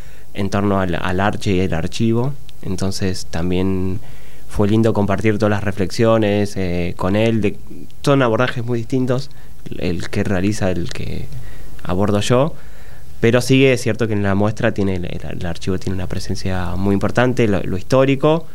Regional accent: Santa Fe, Argentina; Es el colectivo que tengo con artistas de mi pueblo, de la provincia de Santa Fe.

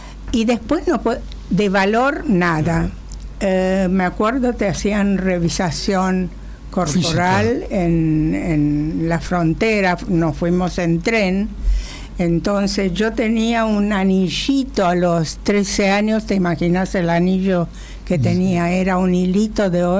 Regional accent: Romania; moved away; also born or lived in Italy; yo la primera vez que conocí París fue cuando salí con mis padres de Rumania, en ese exilio que era un viaje para siempre, y entonces nos fuimos en tren de Bucarest a París.

